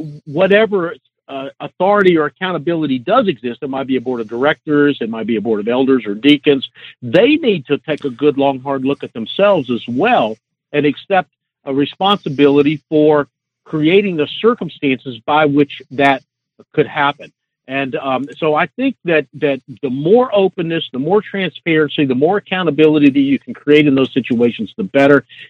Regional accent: Atlanta, Georgia, United States; I was raised in the Atlanta area. Many of the early executives of Chick-fil-A attended church with me when I was a kid.

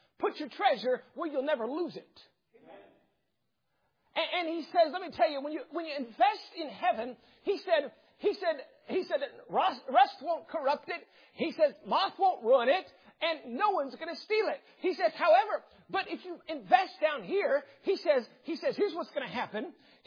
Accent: Alaska, United States; I mean, I grew up in Alaska. Alaska's a unique culture. It's where men are men and women are too. It's Ford country. Everybody drives big trucks.

